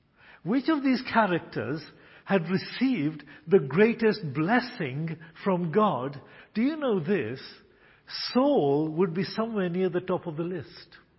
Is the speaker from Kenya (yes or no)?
yes; Kenya; I was born in Kenya and lived in Kenya most of my life.